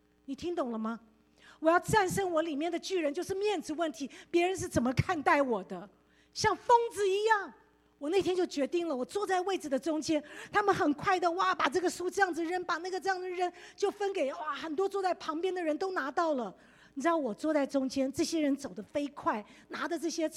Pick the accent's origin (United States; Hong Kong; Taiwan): United States; 我们美国人都说来让你先